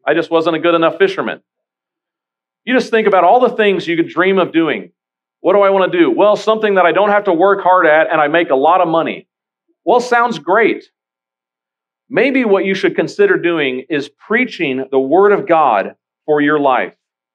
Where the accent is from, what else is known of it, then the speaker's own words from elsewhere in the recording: McAllen, Texas, United States; I mean, where I grew up in McAllen was 5 acres, and I hit golf balls in the middle of nowhere, and it had cows all over.